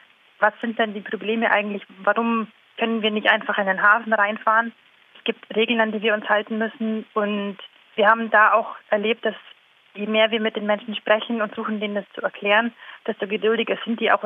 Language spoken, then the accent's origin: German; Germany; Ich als Deutsche möchte einfach hingehen.